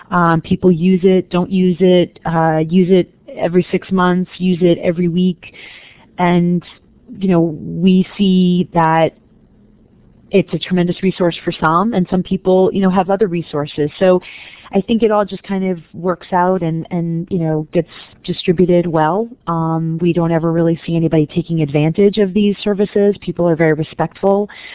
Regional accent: New Jersey, United States; And New Jersey, which is my home state. I grew up in New Jersey.

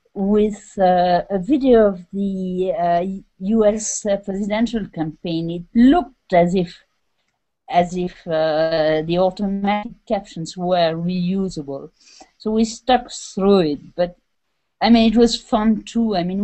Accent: Switzerland; I'm from Switzerland, so take a kindergarten in Switzerland where they speak dialect, a sort of esoteric Swiss-German dialect.

